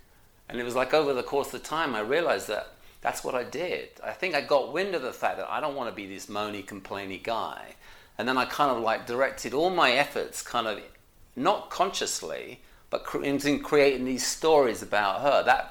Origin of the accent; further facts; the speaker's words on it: United Kingdom; I guess I'm British